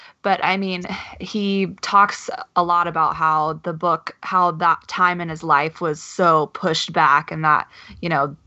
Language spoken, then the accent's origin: English; Tennessee, United States; and I grew up in Tennessee. And so, and the Bible Belt